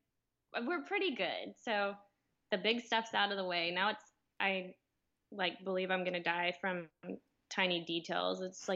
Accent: Birmingham, Alabama, United States; also born or lived in Atlanta; I'm from Birmingham, Alabama, so kind of right there in the middle. I've lived like most of my adult life in Atlanta.

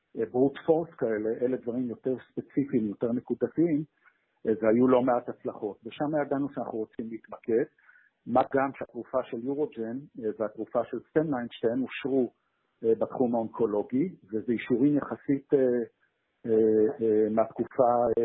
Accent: Jerusalem, Jerusalem District, Israel; also born or lived in United States; אני בן 57, גדלתי בירושלים, וחלק מהזמן גם היינו בשליחות בארצות הברית, אז יש לי גם רקע אמריקאי כזה, לא מבוטל.

